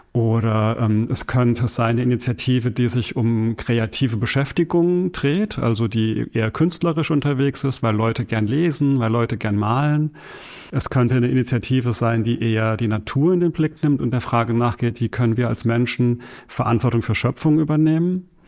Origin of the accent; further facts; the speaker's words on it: Rhineland-Palatinate, Germany; als Pfälzer